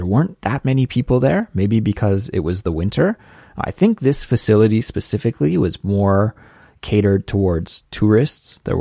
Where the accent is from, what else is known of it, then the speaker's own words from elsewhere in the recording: Canada; I was in my element as a Canadian.